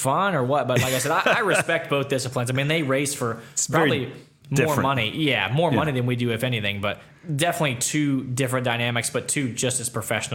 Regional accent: Fresno, California, United States; now in Iowa, United States; and Fresno has 600,000 people where I grew up.

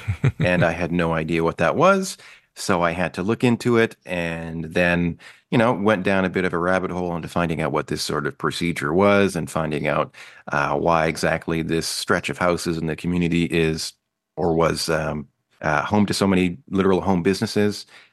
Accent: Lac La Biche, Alberta, Canada; Lac La Biche, Alberta.

